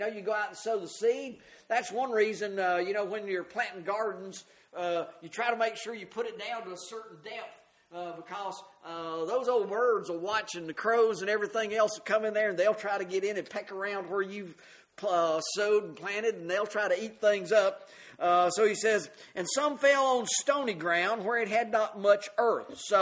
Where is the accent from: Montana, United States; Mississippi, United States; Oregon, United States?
Mississippi, United States; at least down there where I grew up in Mississippi